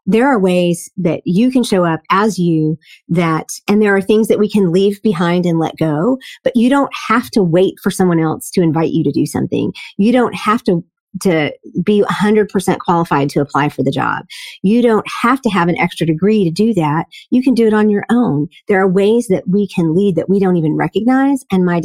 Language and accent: English; Gary, Indiana, United States; how was it growing up in Gary, Indiana?